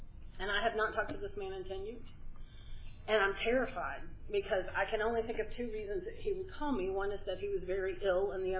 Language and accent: English; Texas, United States; because I grew up in Texas, the land of drill team, the land of drill team.